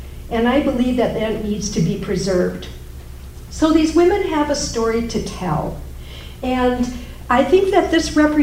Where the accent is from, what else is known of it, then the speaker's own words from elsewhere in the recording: Mount Horeb, Wisconsin, United States; I'm from Mount Horeb. I'm the only Raging Granny from Mount Horeb.